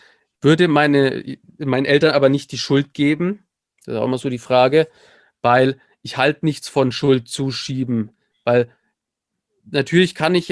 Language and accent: German; Nuremberg, Bavaria, Germany; ich bin im Prinzip aufgewachsen in der Nürnberger Südstadt. Südstadt war immer so eine Assi-Gegend